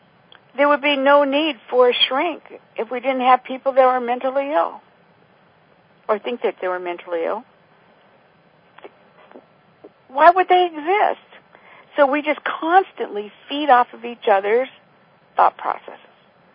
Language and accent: English; Las Vegas, Nevada, United States; I'm from Las Vegas originally